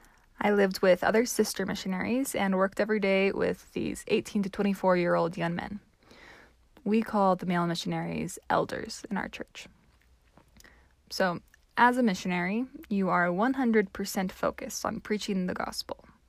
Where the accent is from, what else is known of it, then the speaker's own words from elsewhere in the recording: United States; Of course, as an American youth, I felt some of that.